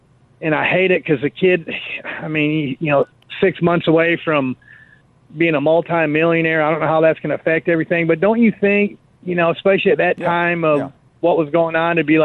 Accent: Michigan, United States; moved away; I moved down here from Michigan, and I started listening to you about 20-some years ago. And I got to admit, you kind of got on my nerves a little bit, but I'm a Michigan guy, Wolverine

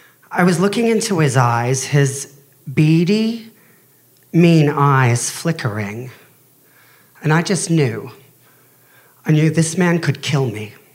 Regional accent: Australia; now in London, United Kingdom; See, I'm actually Australian

